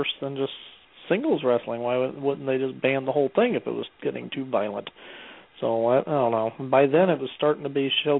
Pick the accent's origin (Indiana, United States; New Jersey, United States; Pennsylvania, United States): Indiana, United States; Indianapolis; And we're from Indianapolis area.